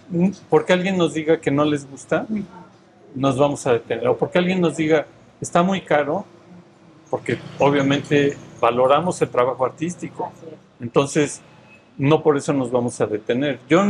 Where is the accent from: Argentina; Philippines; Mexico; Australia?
Mexico; no solamente yo como individuo, sino como mexicano.